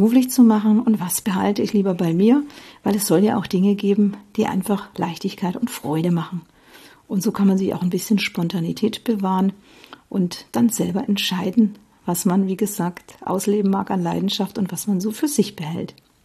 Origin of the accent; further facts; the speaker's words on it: Bavaria, Germany; bei uns damals im Ort, bei dem ich aus der Oberpfalz, wo ich herkomme